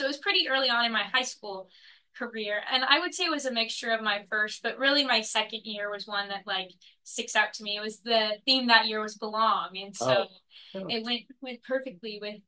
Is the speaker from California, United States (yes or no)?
no; Independence, Missouri, United States; I grew up in Independence, Missouri. I am the youngest of four children and only have three older brothers.